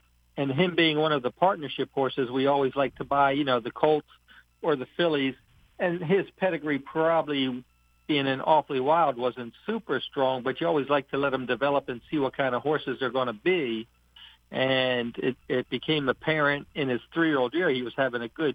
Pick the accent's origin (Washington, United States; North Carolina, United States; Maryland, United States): Maryland, United States; Bowie; also born or lived in Philadelphia, United States; was born in Philadelphia, and we moved from Pennsylvania down to Maryland, and a fellow who ended up being a fellow trainer himself was my best friend in Bowie, Maryland